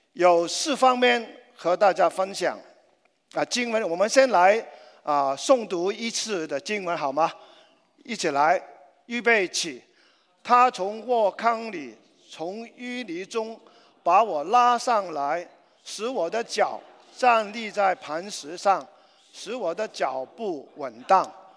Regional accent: Macau; born there; Chinese is a second language; 第一方面，我出生于澳门，大概六十年代的澳门，我的家里面呢，啊，是比较贫穷。

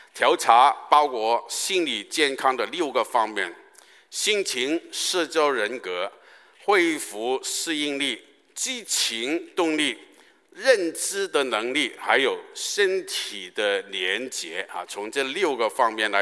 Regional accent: Guangdong, China; 我们广东人说打破双腿都不要担心了

